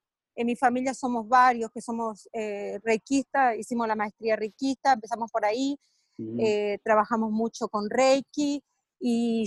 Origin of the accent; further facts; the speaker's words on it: Uruguay; also born or lived in New York; now in United States; yo soy nacida en Uruguay, uruguaya. Ajá. Y tengo aquí en los Estados Unidos ya 34 años. Ya hace muchos años que estoy aquí. Viví mucho tiempo en Nueva York